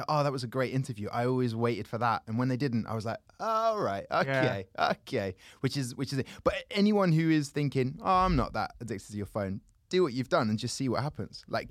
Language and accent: English; Southampton, South East England, United Kingdom; I grew up in Southampton, which is Hampshire.